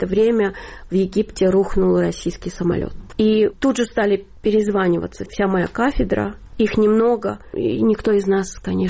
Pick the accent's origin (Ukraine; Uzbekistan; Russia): Ukraine; moved away; они поняли, что я приехала из Украины.